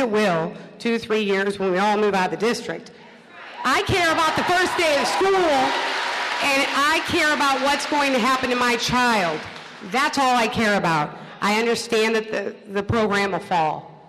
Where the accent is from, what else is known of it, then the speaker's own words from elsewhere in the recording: Jennings, United States; I grew up in Jennings.